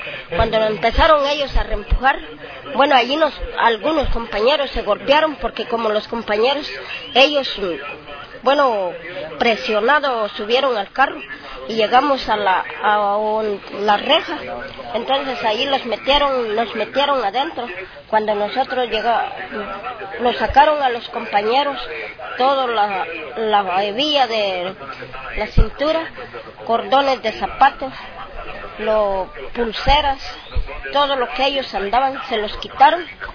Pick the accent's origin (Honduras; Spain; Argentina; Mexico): Honduras; son hondureños y somos hondureños nosotros también